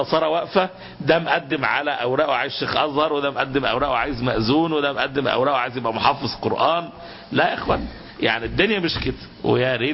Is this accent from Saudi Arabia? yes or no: no; Egypt; احنا عندنا في مصر